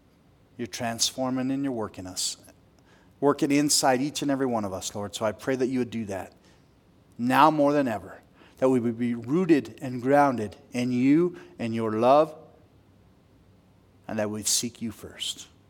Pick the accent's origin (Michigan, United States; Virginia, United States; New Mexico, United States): New Mexico, United States; Yeah, I'm from New Mexico, so it was known as loco weed, right?